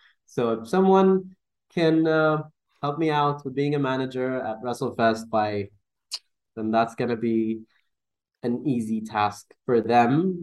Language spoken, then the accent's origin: English; Dubai, United Arab Emirates; they reached out to me because I'm from Dubai.